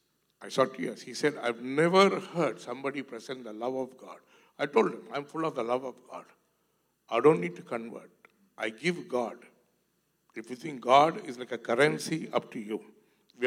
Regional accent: India; I'm an Indian. So he started telling me about some cities in India where he just landed, took off.

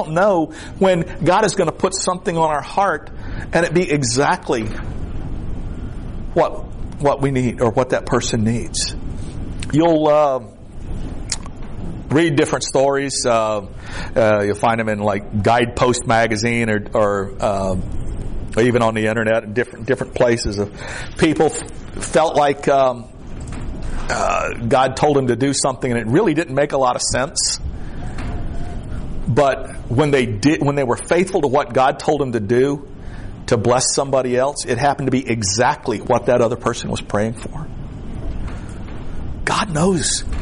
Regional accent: the South, United States; Remember, I'm from the South, okay?

